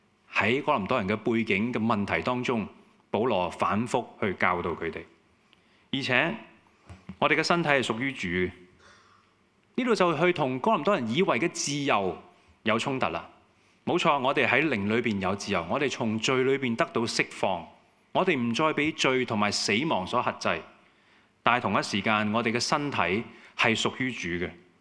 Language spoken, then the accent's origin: Chinese; Hong Kong; 我们香港人很喜欢吃，我们很多时候就追逐美食